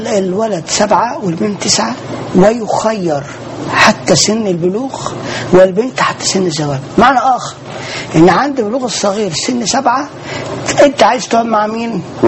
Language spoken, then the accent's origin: Arabic; Egypt; احنا كمصريين